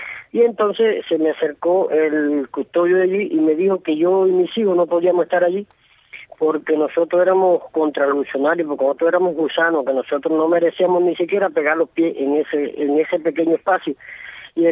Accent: Cuba; mi hijo es cubano, y yo soy cubano

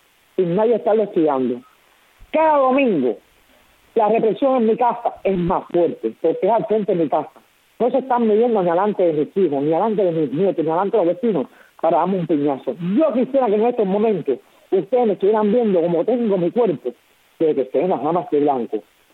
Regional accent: Cuba; como ciudadana cubana de aquí, de este país, porque vivo aquí y nací aquí y me he criado aquí

